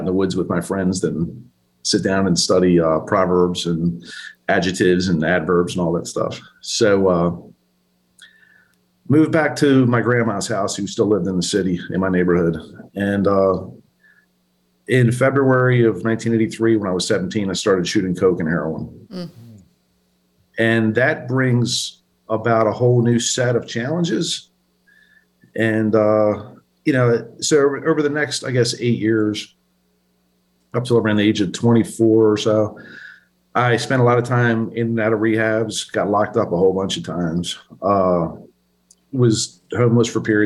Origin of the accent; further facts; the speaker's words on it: Baltimore, Maryland, United States; born there; I was born in 1965 in Baltimore City. My mother was 17 years old at the time.